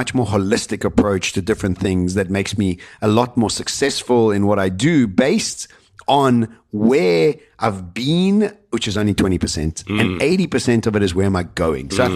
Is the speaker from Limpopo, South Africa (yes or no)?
no; Cape Town, Western Cape, South Africa; I come from Cape Town, and Cape Town had a different armor.